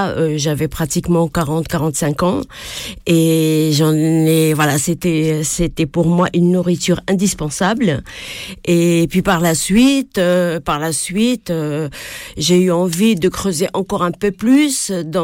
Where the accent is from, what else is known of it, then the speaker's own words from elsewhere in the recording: Morocco; now in France; Je suis originaire du Maroc, j'ai une double culture. Je suis venue donc au Maroc après mes études là-bas pour après le bac